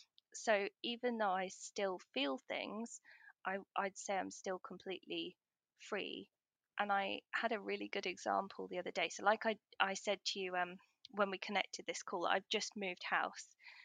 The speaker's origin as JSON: {"language": "English", "country": "United Kingdom", "said": "I was having a wee, as us British people do."}